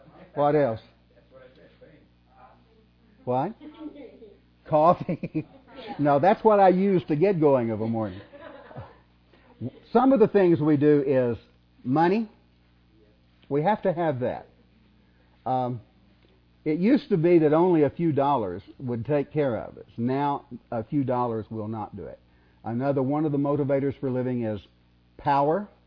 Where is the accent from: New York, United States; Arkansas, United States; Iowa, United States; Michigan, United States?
Arkansas, United States; also born or lived in Georgia; Now, I was raised in Arkansas. I spent my teaching career in Georgia.